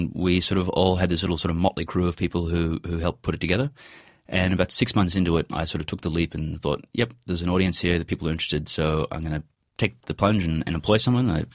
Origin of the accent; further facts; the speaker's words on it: New York, United States; We grew up in New York. He was working on Wall Street there.